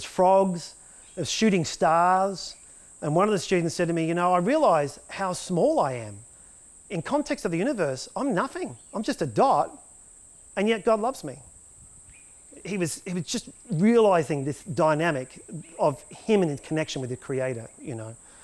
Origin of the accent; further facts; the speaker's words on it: Australia; but I think generally as Aussie men, we're not very good at reflecting.